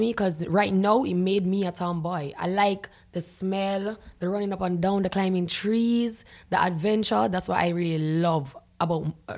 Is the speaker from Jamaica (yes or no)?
yes; Kingston, Surrey, Jamaica; So I do remember the country life, but I grew up in Kingston.